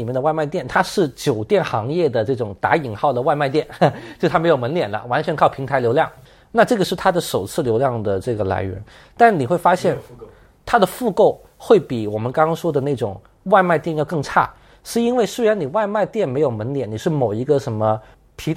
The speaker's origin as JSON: {"language": "Chinese", "region": "Beijing", "country": "China", "said": "我是北京的哈"}